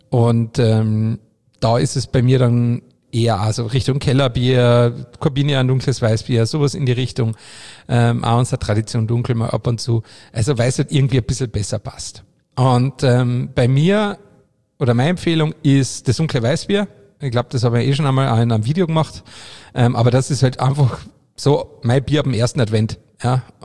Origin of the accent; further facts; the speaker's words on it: Carinthia, Austria; bei uns daheim in Kärnten, bei uns im Mölcher, sehr traditioneller zu Weihnachten oder um Jahreswechsel herum